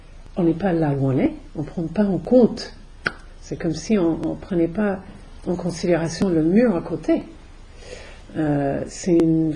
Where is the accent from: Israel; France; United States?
United States; accent: American; French is a second language; Moi, je, avec mon accent américain, je dis Edinburgh.